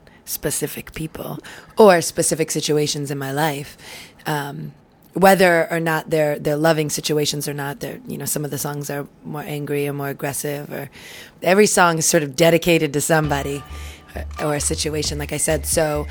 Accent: Philadelphia, Pennsylvania, United States; All the way from Philadelphia. I feel like I'm on NPR right now. I'm from Philly.

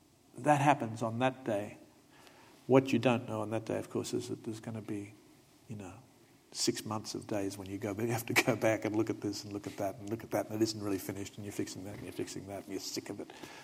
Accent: Australia; now in New York City, United States; I feel very comfortable being in New York City, but I think I'm an Australian.

